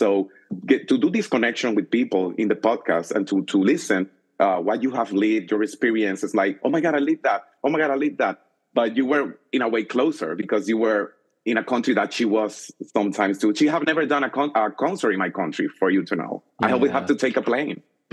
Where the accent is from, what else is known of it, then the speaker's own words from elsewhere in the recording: Dominican Republic; I'm a guy from Dominican Republic. I don't know if you know my country, if you have come.